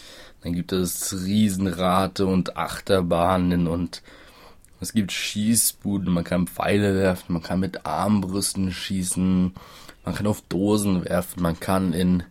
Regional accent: Munich, Bavaria, Germany; ich komme aus dem Großraum München

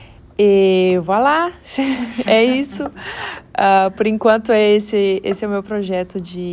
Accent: Brazil; now in France; venho do Brasil e trabalho aqui na França como assistente de língua portuguesa. Tenho 25 anos

